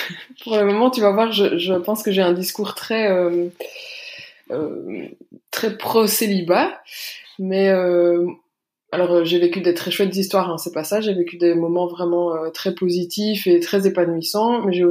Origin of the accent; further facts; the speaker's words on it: Belgium; j'ai 33 ans, j'habite en Belgique, je suis belge.